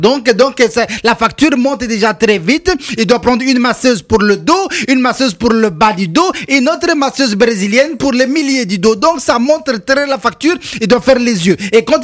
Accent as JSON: {"language": "French", "country": "Equatorial Guinea", "said": "chez nous, en Guinée équatoriale"}